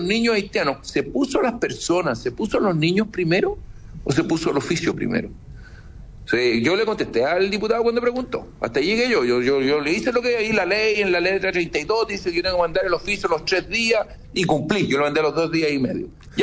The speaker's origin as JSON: {"language": "Spanish", "country": "Chile", "said": "quienes viven en Chile y son nacionales y somos chilenos"}